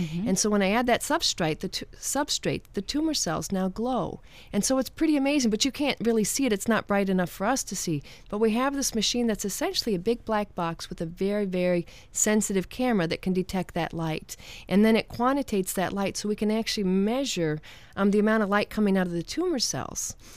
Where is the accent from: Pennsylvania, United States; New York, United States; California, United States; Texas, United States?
California, United States; Anaheim; Yep, I grew up in Anaheim, California, just down the street from Disneyland.